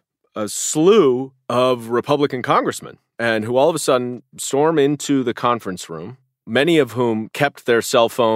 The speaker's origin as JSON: {"language": "English", "region": "New York", "country": "United States", "said": "No, it was actually not that good as a New Yorker."}